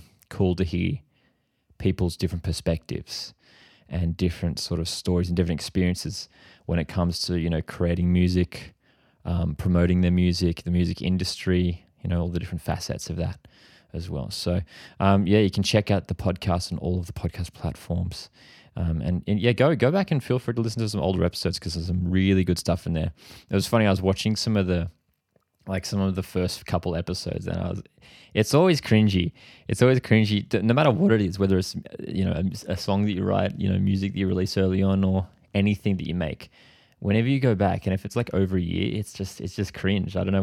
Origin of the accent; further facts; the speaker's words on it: Australia; I'm an Australian indie pop artist